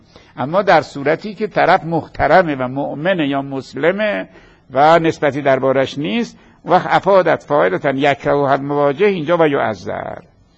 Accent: Isfahan, Iran; اون مقدار که از لحجه اصفهانی، چون منم اصفهانیم میفهمم

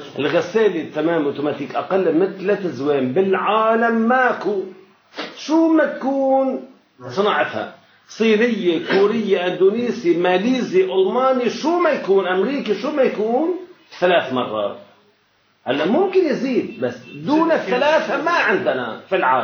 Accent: Lebanon; أو التشط بلهجتنا اللبنانية

